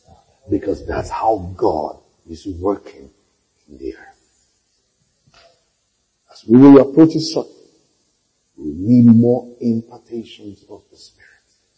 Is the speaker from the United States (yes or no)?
no; Nigeria; Now I'm talking about Nigerian, I'm a Nigerian.